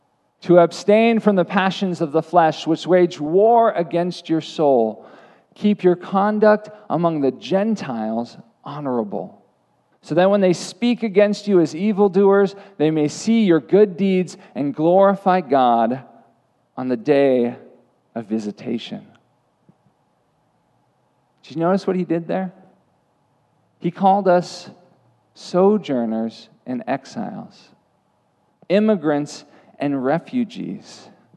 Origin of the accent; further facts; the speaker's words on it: United States; I was born and raised in this country. I'm as American as apple pie. I'm a U.S. citizen through and through, and I live in a Christian nation.